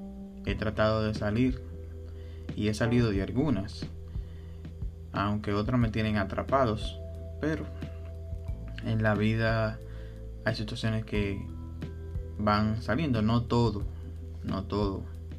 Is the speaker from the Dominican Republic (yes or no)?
yes; Dominican Republic; soy de la República Dominicana